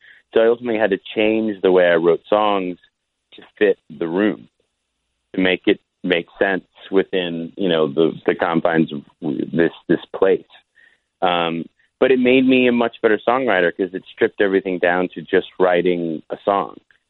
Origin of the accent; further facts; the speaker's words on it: Nashville, Tennessee, United States; especially growing up in Nashville, like I didn't have access to a lot of the kind of indie music scene that maybe people had in bigger towns.